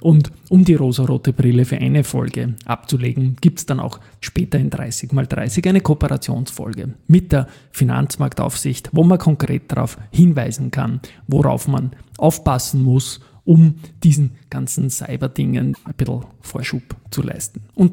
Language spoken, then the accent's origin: German; Vienna, Austria; Ich bin 1968 in Wien geboren und aufgewachsen als Kind einer Arbeiterfamilie, hatte ein tolles Elternhaus, Donaustadt, Gegend Alte Donau